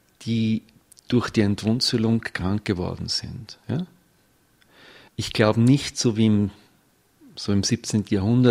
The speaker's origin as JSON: {"language": "German", "region": "Vienna", "country": "Austria", "said": "Also ich bin aus Wien, ja, da habe ich Heimweh danach."}